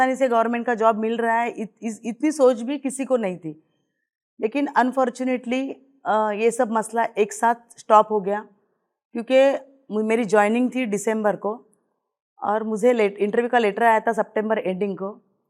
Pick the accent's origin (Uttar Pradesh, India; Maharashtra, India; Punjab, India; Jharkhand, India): Maharashtra, India; Chembur; चेंबूर से हूँ।